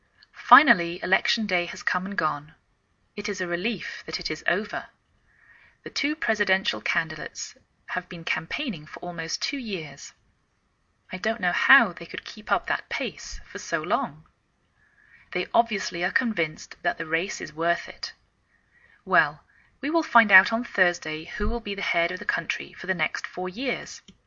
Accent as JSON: {"language": "English", "region": "England", "country": "United Kingdom", "lives_now": "United States", "said": "I am English. I live in the northwest of the United States"}